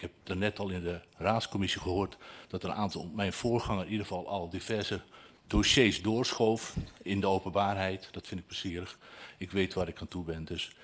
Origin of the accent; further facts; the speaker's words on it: Stompetoren, North Holland, Netherlands; u zult niet merken dat ik uit Stompetoren kom.